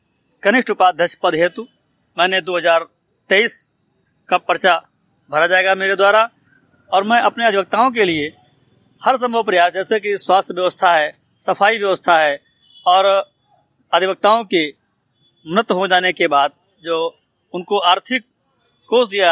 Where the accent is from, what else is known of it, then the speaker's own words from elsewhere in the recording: Terwa Pahalwan, Uttar Pradesh, India; मैं संडीला तहसील के अंतर्गत ग्राम पंचायत तेरवा पहलवान का रहने वाला हूँ